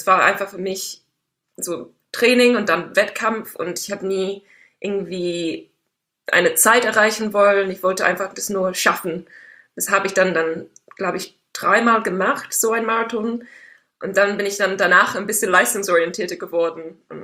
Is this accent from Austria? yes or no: no; England, United Kingdom; born or raised there; German is a second language; now in Germany